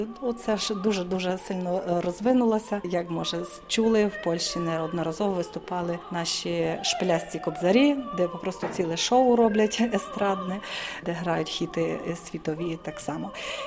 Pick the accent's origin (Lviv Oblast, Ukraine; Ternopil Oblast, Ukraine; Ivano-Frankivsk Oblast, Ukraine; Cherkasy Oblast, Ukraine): Lviv Oblast, Ukraine; Drohobych; moved away as an adult; now in Kraków, Poland; Походжу я з Західної України, з Дрогобичини. Рід мій взагалі починається з Івано-Франківщини. В Кракові я живу вже 15 років.